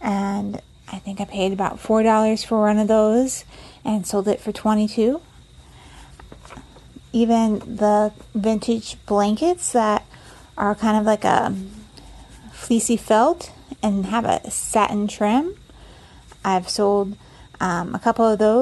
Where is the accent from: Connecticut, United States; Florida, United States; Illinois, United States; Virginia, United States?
Illinois, United States; Orland Park; I am from Orland Park, Illinois, and I have been selling on eBay for 1 year.